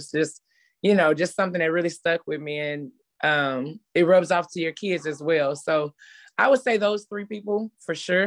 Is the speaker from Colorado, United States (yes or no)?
no; Dallas, Texas, United States; I'm a native of Dallas. I'm from Dallas, raised in Dallas, been there my entire life, played high school ball there